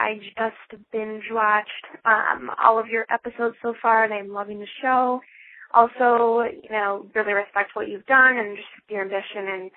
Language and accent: English; Midwest, United States; I am from the Midwest, pretty much born and raised here.